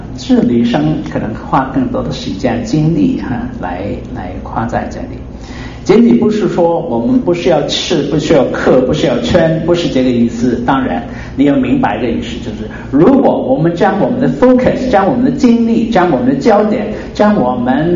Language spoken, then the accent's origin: Chinese; China; 我们中国人都很聪明的哈